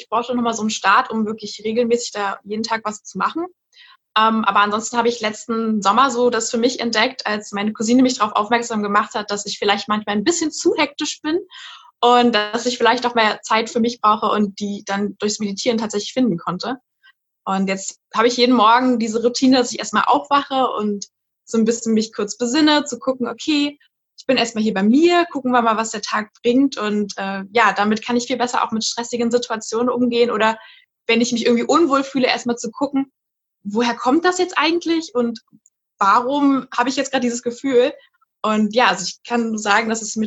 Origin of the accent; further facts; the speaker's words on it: Berlin, Germany; dass ich komme ja wie gesagt aus Berlin und ich liebe es eigentlich jetzt rauszugehen und die Stadt zu erkunden.